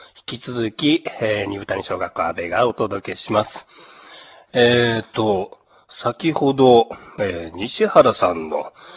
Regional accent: Asahikawa, Hokkaido, Japan; now in Hidaka, Japan; いや自分もね、内陸の旭川育ちなんで、海にはあんまり前も話したと思いますけど、今、日高でこう海岸沿いの生活をしているっていうのが

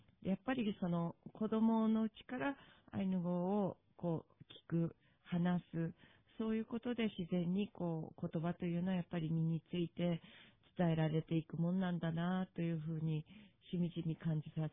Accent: Hokkaido, Japan; 私は道南函館の近くで生まれ育ったので、東北の方たちの青森県とかですね、方言はよく聞いて育ちました。

